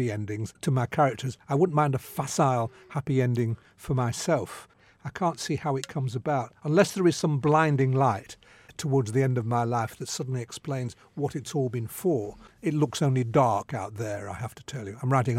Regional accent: England, United Kingdom; And I do think of myself as an English writer before I think of myself as a Jewish writer.

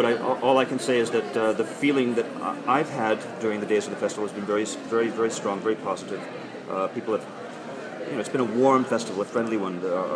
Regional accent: United States; moved away as an adult; But I've only just come here in January. I'm from the United States, and I wasn't sure how it would be perceived if I put on a kilt.

